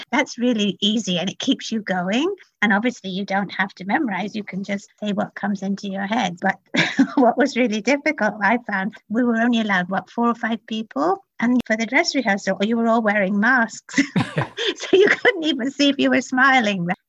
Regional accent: United Kingdom; I'm British.

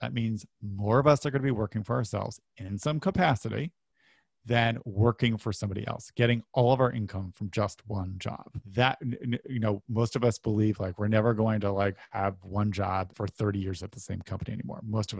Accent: New Haven, Connecticut, United States; my parents were blue collar workers, had a very nice life growing up outside of New Haven, Connecticut.

